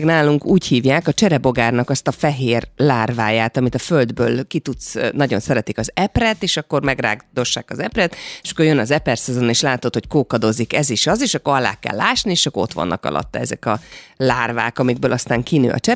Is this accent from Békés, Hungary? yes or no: no; Esztergom, Komárom-Esztergom, Hungary; én esztergomi vagyok, tehát, hogy Észak-Magyarország